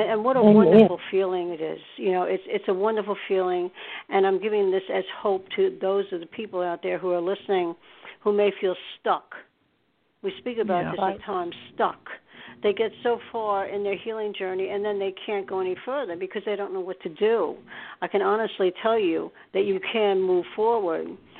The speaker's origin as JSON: {"language": "English", "region": "New York", "country": "United States", "tie": "born there", "lives_now": "New Jersey, United States", "said": "okay, say you're from New Jersey, which I'm from right now. I haven't always been from New Jersey. I was born in New York."}